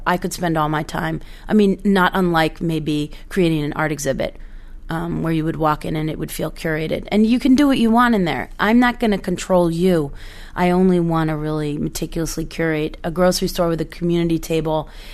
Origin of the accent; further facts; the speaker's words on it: New York City, New York, United States; I grew up in Midtown Manhattan, Alton. I grew up with parents who have lived in the same rental apartment for 45 years.